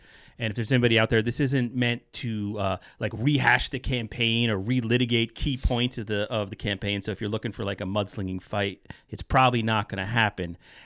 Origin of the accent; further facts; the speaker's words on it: Somers, New York, United States; I'm from Somers, New York.